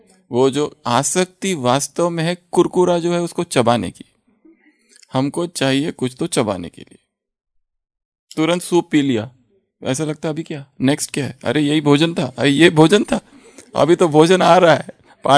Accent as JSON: {"language": "Hindi", "region": "Odisha", "country": "India", "said": "मैं उड़ीसा से हूँ, मैं एक हाउस वाइफ हूँ"}